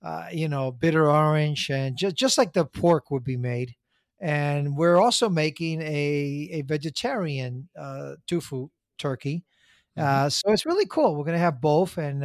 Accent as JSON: {"language": "English", "town": "Miami", "region": "Florida", "country": "United States", "tie": "born or raised there", "said": "We grew up together in Miami, and it's just awesome."}